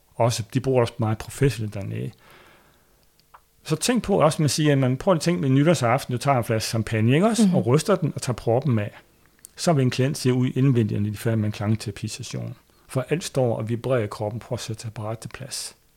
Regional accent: Jutland, Denmark; Jamen, jeg er en jyde, skulle du tænke

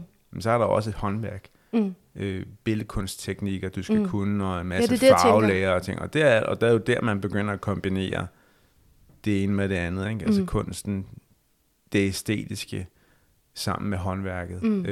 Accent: Ballerup, Capital Region of Denmark, Denmark; also born or lived in Ishøj; Ishøj, ja. Og så voksede op i Ballerup.

